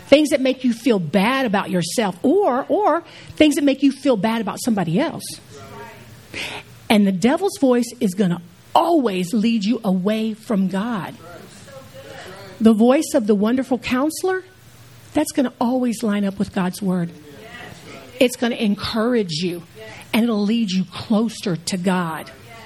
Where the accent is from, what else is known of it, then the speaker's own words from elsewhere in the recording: Houston, Texas, United States; I'm from Houston. We got roaches in Houston. I don't know about San Antonio, but we got them big Louis the Leatherback roaches in Houston.